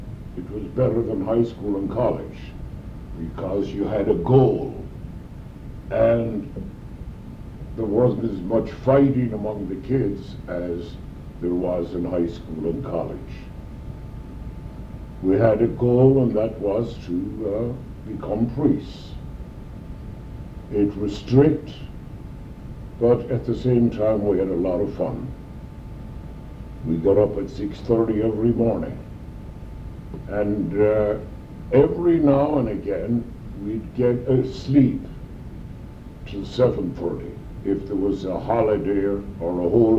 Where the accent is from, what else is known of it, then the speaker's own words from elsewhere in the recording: Ballyhaunis, Connacht, Ireland; I was born in Ballyhonis, County Mayo. My dad was a farmer and a rate collector, a tax collector. I went to grade school in Ballyhonis.